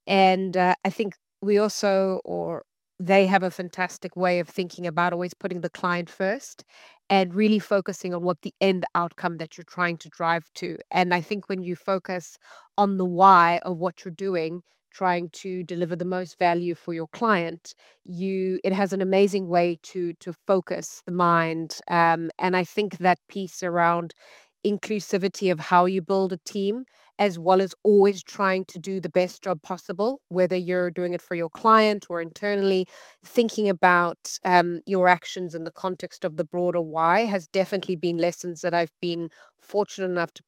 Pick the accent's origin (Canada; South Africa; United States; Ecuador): South Africa; So as you mentioned, I'm from South Africa. I grew up in a home where my dad was an entrepreneur.